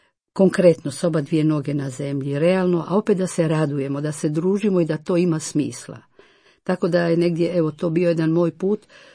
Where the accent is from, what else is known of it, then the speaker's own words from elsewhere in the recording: Rijeka, Primorje-Gorski Kotar County, Croatia; born there; Ja sam rođena Riječanka, tako je.